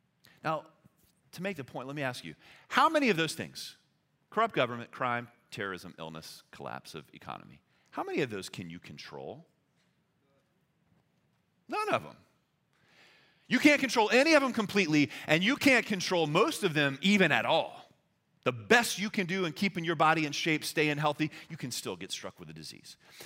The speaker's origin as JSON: {"language": "English", "region": "Louisiana", "country": "United States", "said": "So I'm from South Louisiana. Hurricanes are a real common occurrence down there, right?"}